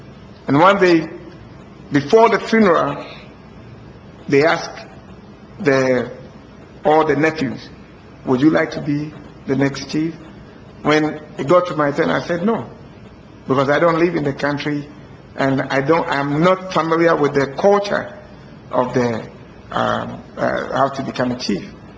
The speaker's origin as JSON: {"language": "English", "country": "Ghana", "said": "I come from Ghana."}